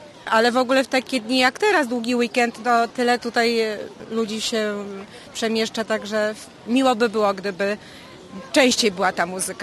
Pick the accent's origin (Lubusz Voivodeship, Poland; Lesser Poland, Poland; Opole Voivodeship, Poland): Opole Voivodeship, Poland; Z Opolszczyzny.